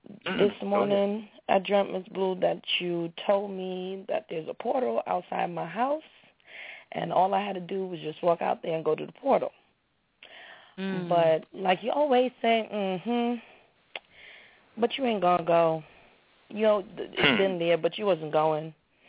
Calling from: Connecticut, United States; I'm calling in from Connecticut.

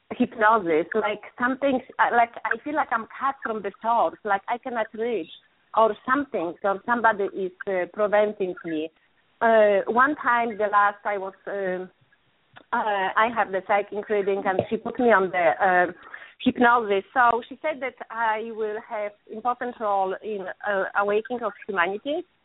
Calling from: California, United States; And I'm calling from California.

